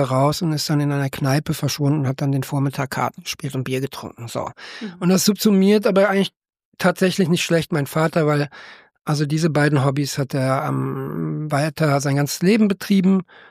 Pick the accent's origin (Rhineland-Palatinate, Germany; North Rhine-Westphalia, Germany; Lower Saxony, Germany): North Rhine-Westphalia, Germany; Cologne; In Köln bin ich geboren, in Köln-Vogelsang aufgewachsen.